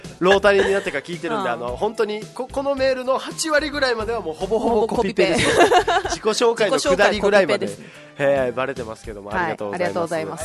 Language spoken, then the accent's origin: Japanese; Uruma, Okinawa, Japan; そして皆さんと同様、うん、うるま市出身です。